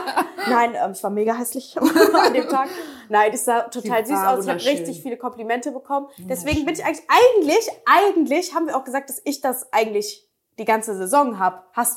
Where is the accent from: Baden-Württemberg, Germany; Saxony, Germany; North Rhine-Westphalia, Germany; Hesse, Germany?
North Rhine-Westphalia, Germany; Cologne; Wir sind aus Köln, ja. Für die, die es nicht wissen.